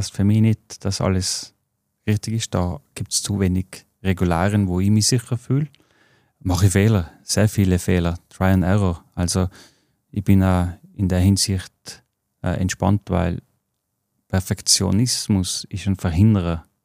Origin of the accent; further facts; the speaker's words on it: Tyrol, Austria; now in Vienna, Austria; Also ich als Tiroler darf sagen, natürlich ist Tirol regional, aber ich bin in Wien.